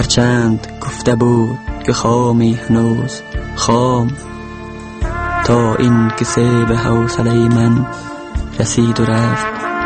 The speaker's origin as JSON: {"language": "Persian", "town": "Maimana", "region": "Faryab", "country": "Afghanistan", "tie": "born there", "also_born_or_lived": "Mazar-i-Sharif", "said": "اصلا زادگاهم شهر میمنه ولایت فاریاب است. در شهر میمنه متولد شدم و بعدا به شهر مزار کوچ آمدیم."}